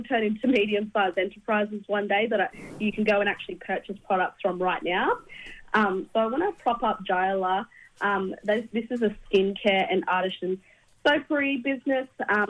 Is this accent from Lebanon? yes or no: no; Gold Coast, Queensland, Australia; so my mob are Wiradjuri people, so both mum and dad are Wiradjuri. And I'm originally from Ngunnawal country, so Queensland, but grew up most of my life on Cumberbury land on the Gold Coast.